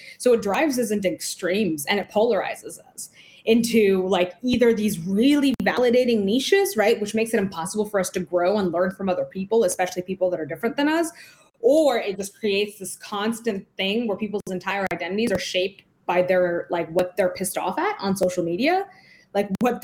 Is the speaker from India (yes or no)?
yes; India; born there; I was born in the global South. So I was born in India, but the communities I come from are two very different communities. My dad is Afro-Indian Hindu and my mom's like a South Asian minority Muslim.